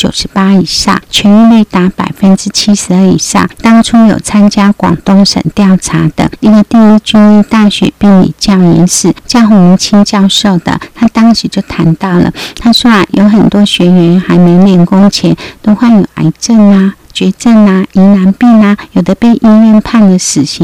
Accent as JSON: {"language": "Chinese", "country": "Taiwan", "tie": "born there", "accent": "Taiwanese", "said": "我们祖先是福建，但是后来是移民到台湾，所以后来姐姐在台湾出生，所以其实我口音有一点台湾音"}